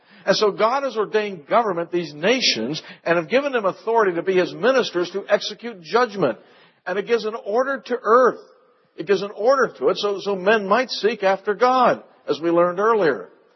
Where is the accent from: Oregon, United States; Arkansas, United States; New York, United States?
New York, United States; I come from New York. Big city.